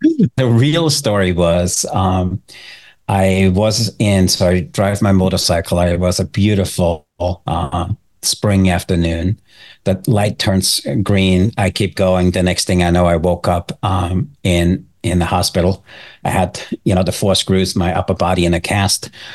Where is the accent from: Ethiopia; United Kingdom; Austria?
Austria; I'm born and raised in Austria. So if you can't tell from my accent, and I'm not a, you know, a resident of the US. So I'm native Austrian, had the opportunity to grow up in a small town.